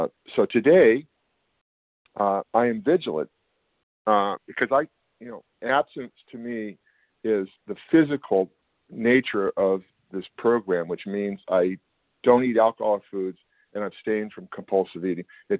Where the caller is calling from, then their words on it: California, United States; I'm from California.